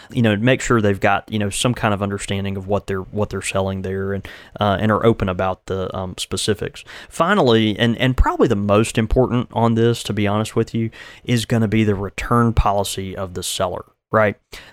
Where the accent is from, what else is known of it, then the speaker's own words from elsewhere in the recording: the South, United States; You know, I am from the South.